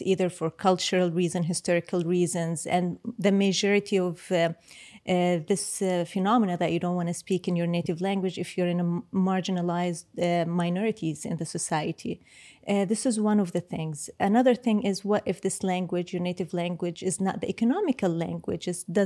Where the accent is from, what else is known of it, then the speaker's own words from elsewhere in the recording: Palestine; also born or lived in Kuwait; I was born in Kuwait. I'm Palestinian, born in Kuwait, and I learned Arabic the traditional way